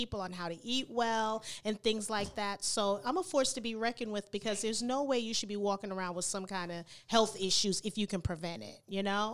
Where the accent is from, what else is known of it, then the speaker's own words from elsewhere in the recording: New York, United States; I'm arguing with them because New York and I'm from New York and all that kind of stuff.